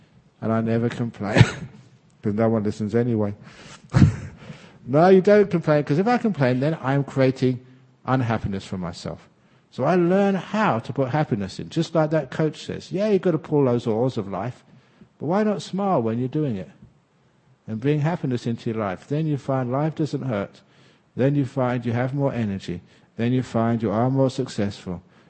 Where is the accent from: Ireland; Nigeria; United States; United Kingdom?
United Kingdom; England; born there; I was born in England